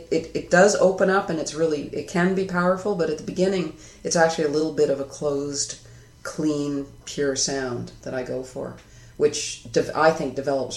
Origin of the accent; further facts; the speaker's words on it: Etobicoke, Ontario, Canada; when we were both teenagers growing up in Etobicoke.